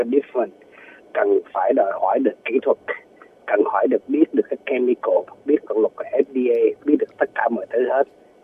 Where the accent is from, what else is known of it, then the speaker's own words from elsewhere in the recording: Da Nang, Vietnam; moved away; Thì mình người miền Trung, gốc miền Trung dân Đà Nẵng, đi vượt biên là cuối năm 1980. Rồi qua đây là đi học